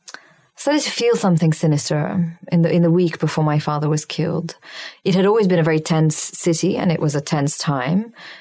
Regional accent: Syria; In growing up in Syria, no.

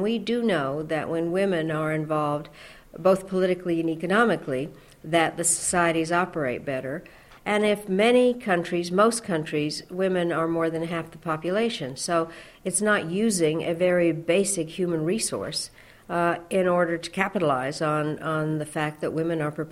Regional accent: United States; So being an American, I decided we had to form a caucus.

